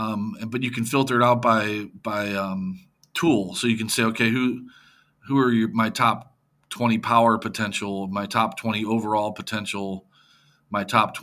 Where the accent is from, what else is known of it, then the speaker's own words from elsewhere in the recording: St. Louis, Missouri, United States; I mean, I'm from St. Louis. So you have no choice but to be a Cardinal fan.